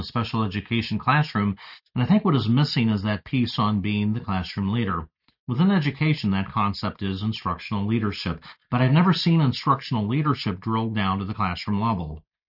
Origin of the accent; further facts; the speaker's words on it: El Paso, Texas, United States; my hometown area of El Paso